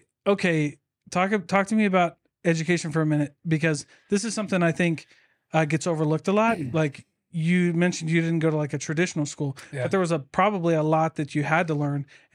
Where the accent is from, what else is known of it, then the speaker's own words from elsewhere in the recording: Keokuk, Iowa, United States; I grew up in Keokuk, Iowa. I grew up in the Midwest